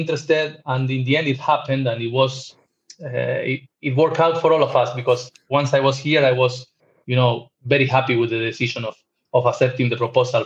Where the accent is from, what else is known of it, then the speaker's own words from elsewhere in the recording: Argentina; also born or lived in Barranquilla, Colombia; So from four brothers and a sister that I have, me and my sister were born in Barranquilla. After we came back to Argentina.